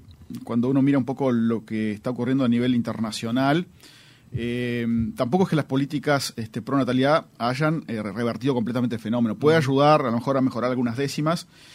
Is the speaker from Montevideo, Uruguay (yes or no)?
no; Minas de Corrales, Rivera, Uruguay; voy a usar mi pueblo como ejemplo, Minas de Corrales, ¿no?